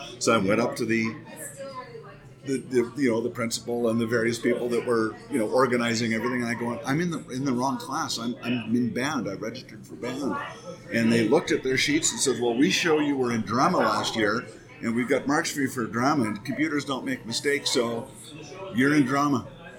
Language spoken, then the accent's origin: English; Edmonton, Alberta, Canada; So I grew up in Edmonton.